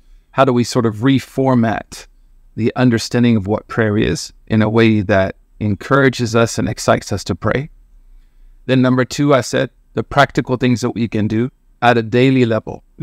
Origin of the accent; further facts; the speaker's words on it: Oklahoma, United States; now in Washington, United States; I am originally from Oklahoma. I embraced Islam around 1992, alhamdulillah. And I currently reside in the Washington, D.C. area.